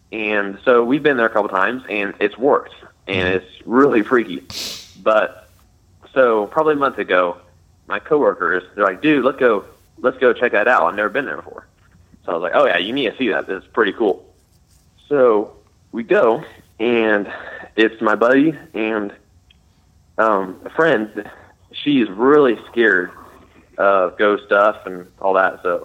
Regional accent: Frankfort, Indiana, United States; Hi, I'm from Frankfort, Indiana.

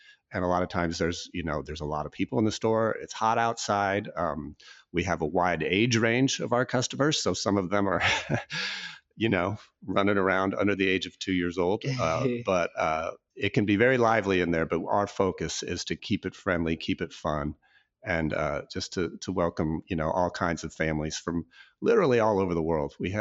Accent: Kansas City, Missouri, United States; I grew up in Kansas City area.

